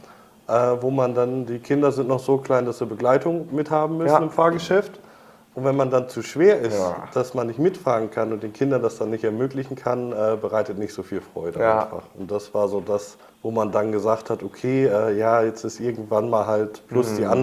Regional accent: Northern Germany, Germany; Ich komme aus Norddeutschland

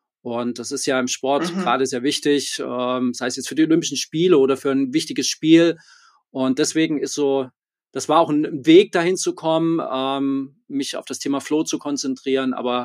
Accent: Leipzig, Saxony, Germany; born there; ich bin gebürtiger Leipziger, ich bin 44 Jahre, verheiratet, 2 Kinder

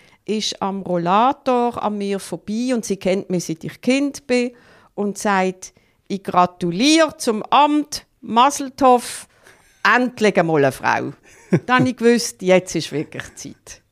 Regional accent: Riehen, Basel-Stadt, Switzerland; Heim in Riechen. Mein Vater war Küchenchef dort und Mitglied der Geschäftsleitung und ich bin mit alten Menschen gross geworden.

